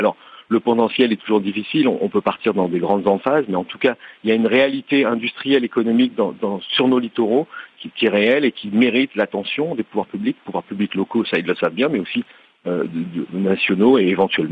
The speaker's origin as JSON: {"language": "French", "town": "Saint-Nazaire", "region": "Pays de la Loire", "country": "France", "said": "Dans les grandes villes maritimes, je viens de Saint-Nazaire, je le sais bien"}